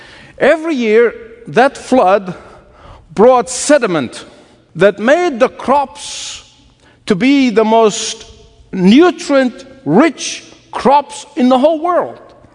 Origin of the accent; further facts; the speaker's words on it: Egypt; moved away as an adult; The first 19 years of my life was spent growing up in Egypt.